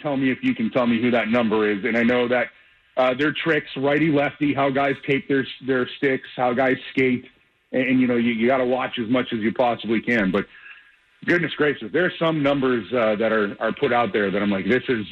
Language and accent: English; New York, United States; growing up where I grew up in Western New York, you know, I'd hear it from certain people